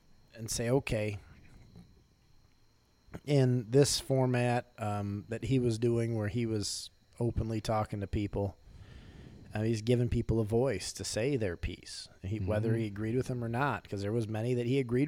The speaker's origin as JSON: {"language": "English", "region": "Michigan", "country": "United States", "said": "Think about, I'm a Michigan fan. We're from Michigan originally."}